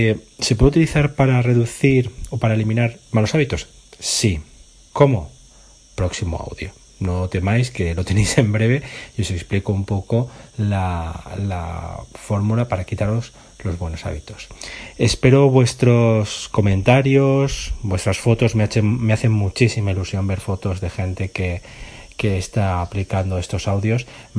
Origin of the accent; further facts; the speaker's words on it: Spain; a mí después de comer, como buen español, me gusta descansar un ratito